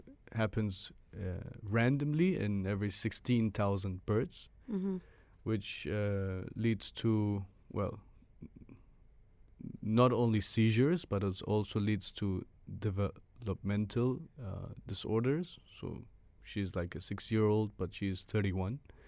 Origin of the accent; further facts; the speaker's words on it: Germany; I was born and raised in Germany.